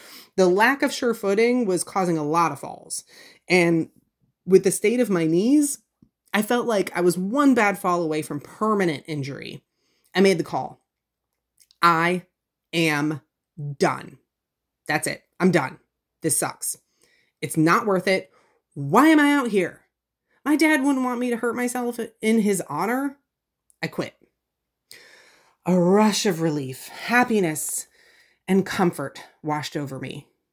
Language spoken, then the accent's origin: English; Pennsylvania, United States; I like the design and the fact that he was from my home state of Pennsylvania.